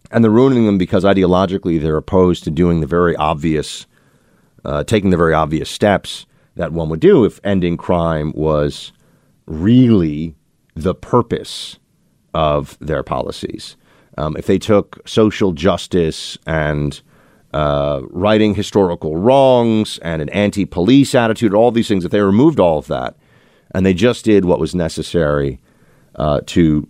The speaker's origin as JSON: {"language": "English", "region": "New York", "country": "United States", "said": "I was somebody who went to the city of Chicago. I'm a New Yorker."}